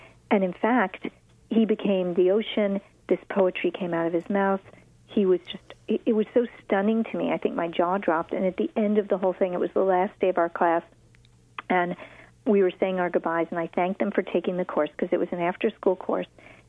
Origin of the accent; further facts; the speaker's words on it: Manhattan, New York, United States; Oh, I come from Manhattan. I have.